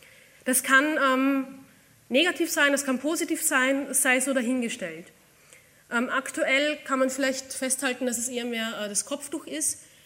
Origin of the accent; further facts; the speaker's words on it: Amstetten, Lower Austria, Austria; Also ich bin geboren in Amstetten und habe sehr lange Zeit in Amstetten verbracht.